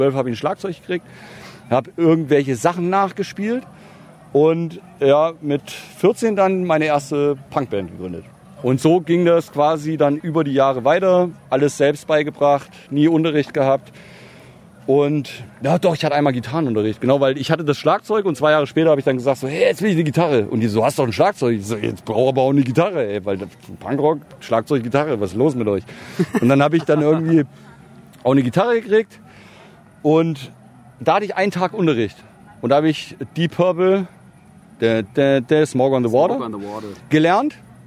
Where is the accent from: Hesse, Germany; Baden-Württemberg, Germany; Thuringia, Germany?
Hesse, Germany; Ich bin irgendwie aufgewachsen in Hessen, in so einem kleinen Dorf. Da ging nicht viel.